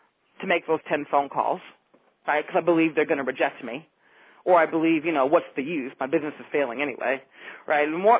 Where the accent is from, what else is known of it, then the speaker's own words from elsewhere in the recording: California, United States; I grew up in the Bay Area